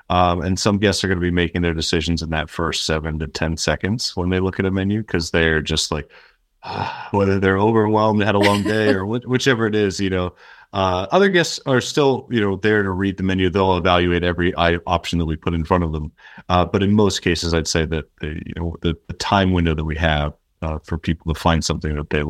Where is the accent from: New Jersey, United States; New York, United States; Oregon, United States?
New Jersey, United States; I grew up in New Jersey, which is famous for their New Jersey diners